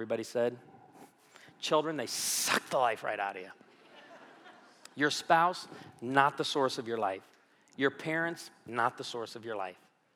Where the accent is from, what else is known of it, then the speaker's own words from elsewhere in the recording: Naperville, Illinois, United States; born there; I was born in Edwards Hospital in Naperville, Illinois.